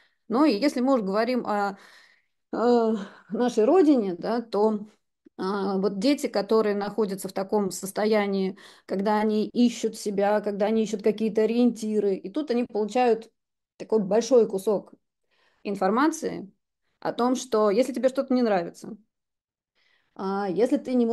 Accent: Poland; now in Russia; я в детстве жила в Польской Народной Республике, и там такие же вещи происходили

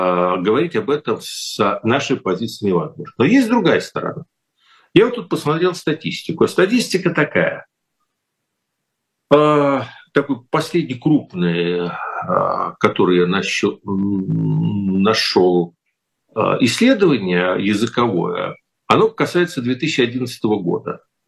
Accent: Kyiv, Ukraine; ну и всё-таки я киевлянин, поэтому я это чувствую

